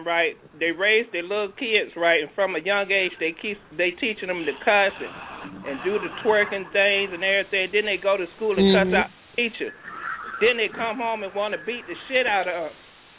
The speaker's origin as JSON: {"language": "English", "town": "Norfolk", "region": "Virginia", "country": "United States", "said": "Norfolk, Virginia."}